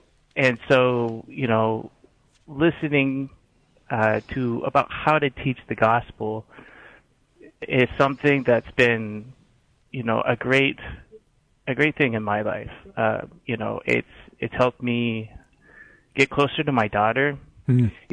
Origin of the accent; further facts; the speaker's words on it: United States; now in South America; I'm from the United States, but I live here in South America.